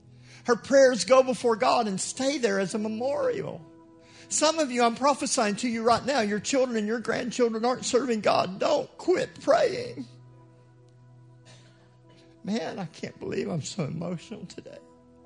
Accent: United States; Every offering, and listen, I'm American.

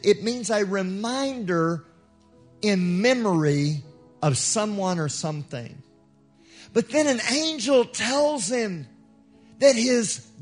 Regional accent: United States; Every offering, and listen, I'm American.

